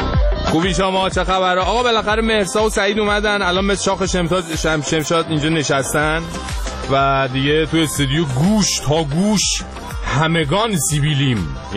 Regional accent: Iran; ما ایرانی هستیم

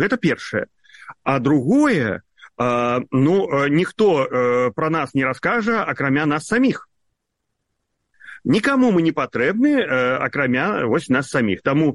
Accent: Belarus; now in United States; можу виконувати, поки не вернуся в Білорусь.

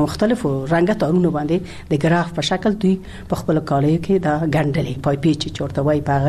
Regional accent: Ghazni, Afghanistan; born there; زه په غزنی کې زیږیدلې ما او د غزنی خلک مې لیدلې دي

